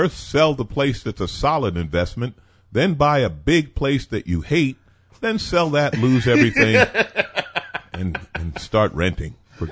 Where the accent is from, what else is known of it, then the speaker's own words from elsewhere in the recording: New York, United States; now in Los Angeles, United States; My first, it's what brought me to L.A. I grew up in New York. I went to aviation high school. I learned to fix airplanes.